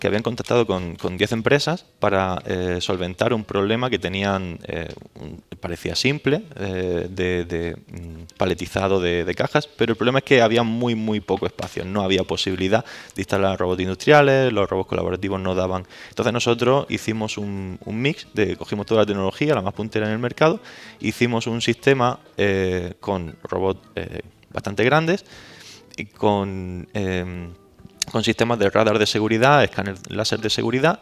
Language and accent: Spanish; Almería, Andalusia, Spain; Yo soy de Almería.